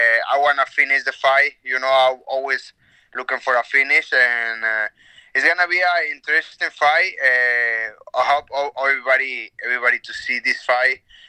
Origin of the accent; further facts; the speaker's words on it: Mexico; I'm from Mexico.